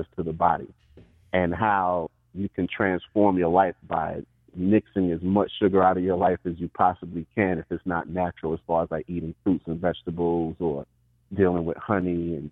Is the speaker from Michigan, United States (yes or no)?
no; Brooklyn, New York, United States; I remember being a child growing up in Brooklyn